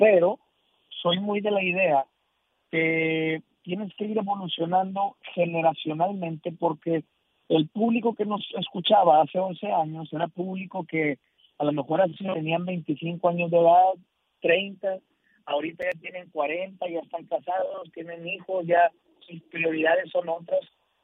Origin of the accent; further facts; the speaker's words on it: Monterrey, Nuevo León, Mexico; Monterrey, mi ciudad natal, es conocida por grupos norteños